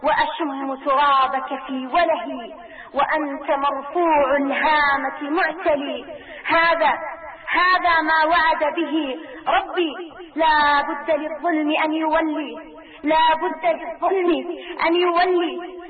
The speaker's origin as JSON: {"language": "Arabic", "country": "Syria", "said": "أنا لست شاعرة ولم أكتب الشعر من قبل، وأنا سورية ولم أرى سوريا"}